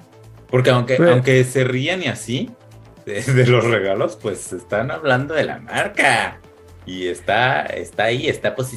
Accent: Mexico; Y yo, pues, como mexicano, como buen mexicano

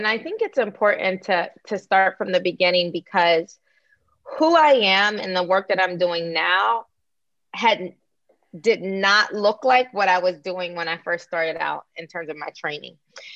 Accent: Pittsburgh, Pennsylvania, United States; And also growing up in Pittsburgh, which is a really racist city, although I have a lot of like love for my city for sure.

